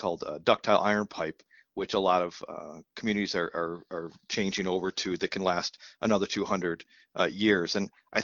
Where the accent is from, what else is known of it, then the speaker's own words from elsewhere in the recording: New York, United States; I grew up near in Western New York, where they've been trying to replace the Peace Bridge for 30 years.